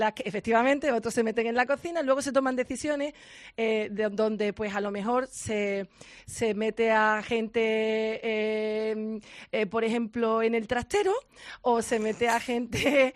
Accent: Andalusia, Spain; estoy en la libertad de mi pueblo y de mi serranía de Ronda, que es un sitio maravilloso para seguir disfrutando.

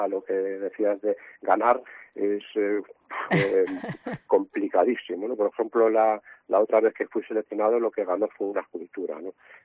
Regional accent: Bilbao, Basque Country, Spain; de ahí es de donde soy

